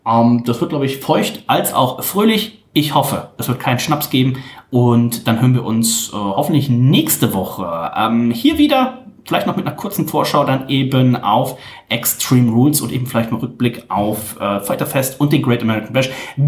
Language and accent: German; Wermelskirchen, North Rhine-Westphalia, Germany; born there; von einer Brauerei aus meiner Geburtsstadt Wermelskirchen probieren